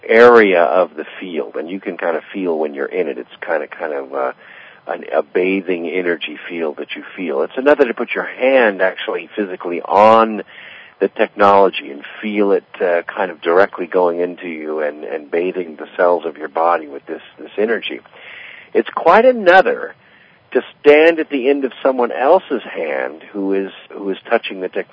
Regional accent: Scotland, United Kingdom; it couldn't be because I'm Scottish, because I don't really use the Scottish accent on the air.

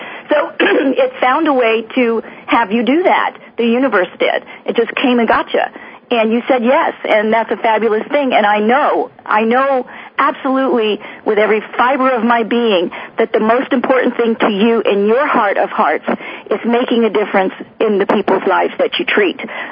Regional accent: Minnesota, United States; I'm just from Minnesota.

